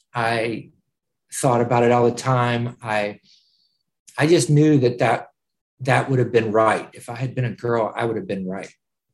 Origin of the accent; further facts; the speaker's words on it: Owensboro, Kentucky, United States; I was born in Kentucky. I was adopted at 6 months old. I hadn't been taken care of very well. And through word of mouth, a couple adopted me in Owensboro, Kentucky.